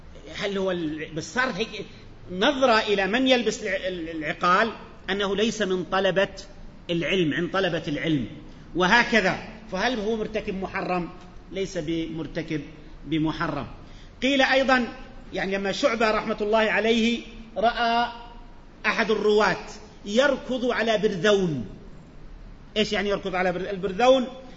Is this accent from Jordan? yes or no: yes; Jordan; وأنا عادة بضرب أمثلة عندنا في الأردن مثلا